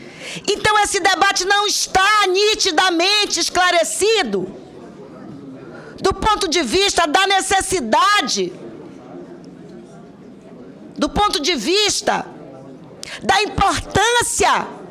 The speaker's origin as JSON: {"language": "Portuguese", "region": "Pará", "country": "Brazil", "said": "não apenas porque sou da Amazônia, porque sou do estado do Pará"}